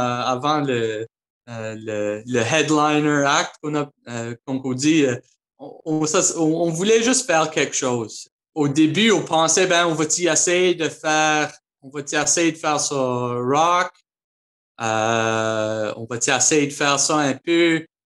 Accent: Prince Edward Island, Canada; also born or lived in Nova Scotia; je suis originaire de l'île du Prince-Édouard. J'ai habité aussi en Nouvelle-Écosse pendant presque une dizaine d'années. Et puis, je faisais mes études en fait à Halifax, à Dalhousie.

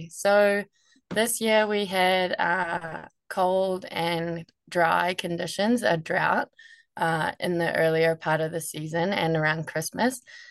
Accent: New Zealand; Obviously from my accent, you can tell that I'm from New Zealand

